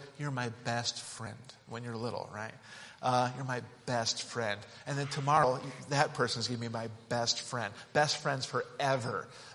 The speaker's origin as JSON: {"language": "English", "region": "Utah", "country": "United States", "tie": "born or raised there", "said": "And I grew up in Utah, and my best friend, in a small Christian school, there wasn't a whole lot of people my age."}